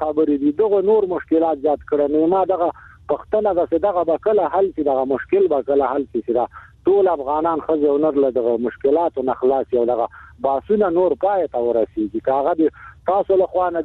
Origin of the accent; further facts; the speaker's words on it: Afghanistan; accent: Afghan refugee; زه افغان مهاجر يم